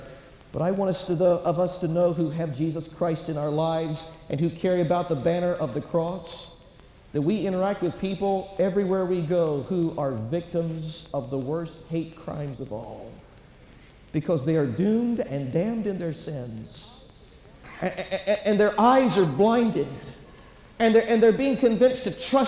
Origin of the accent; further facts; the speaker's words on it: Orlando, Florida, United States; I'm from Orlando, Florida. Folks, the world has moved to Orlando.